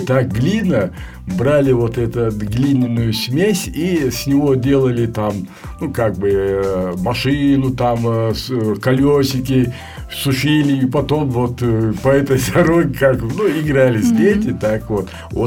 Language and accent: Russian; Yugarchkilo, Chechnya, Russia; Я уроженец высокогорного села Югарчкило Шатойского района. Вот до 7 лет я проживал там.